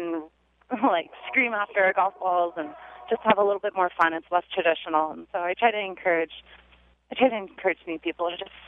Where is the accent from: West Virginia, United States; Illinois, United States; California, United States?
California, United States; Sacramento; I'm from Sacramento, California. So I do a little traveling here and there